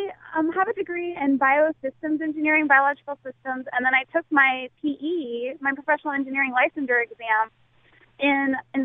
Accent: Nebraska, United States; So I'm from Nebraska. I grew up on a farm in Nebraska, and I went to the University of Nebraska-Lincoln, so I'm a Husker.

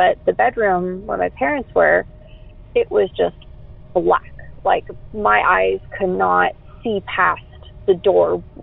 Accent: Denton, Texas, United States; born there; I was born in Denton, Texas, and between the years of 1997 and 2003 is when this story takes place.

